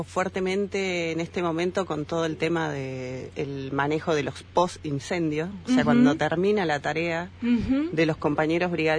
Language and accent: Spanish; Bariloche, Río Negro, Argentina; born there; Yo soy nacida en Bariloche y siempre pensé que vivía en el sur.